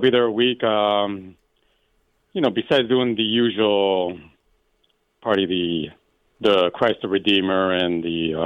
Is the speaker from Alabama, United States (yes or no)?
no; Chicago, Illinois, United States; Yeah, since I'm from Chicago and not like...